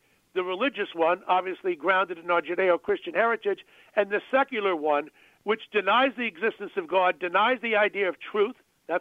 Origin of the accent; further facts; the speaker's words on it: Manhattan, New York, United States; born there; My people are all from the Bronx, by the way. I was born in Manhattan in New York, New York, but my people all came over from Ireland.